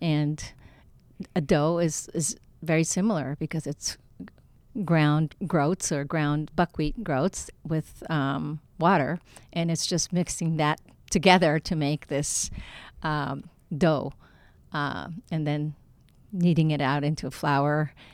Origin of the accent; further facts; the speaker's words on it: Kanto, Japan; English is a second language; I come from the Kanto region where we eat a lot of soba noodles.